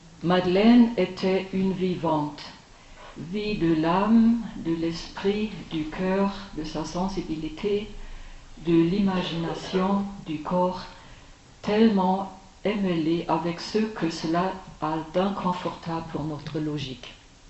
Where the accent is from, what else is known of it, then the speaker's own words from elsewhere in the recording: East Germany, Germany; French is a second language; Je viens de l'Allemagne de l'Est, dans l'ancienne RDA.